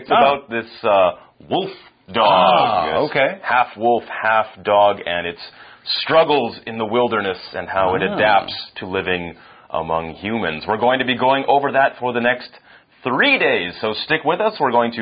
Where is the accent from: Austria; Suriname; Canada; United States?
Canada; now in Taiwan; We're both from Canada.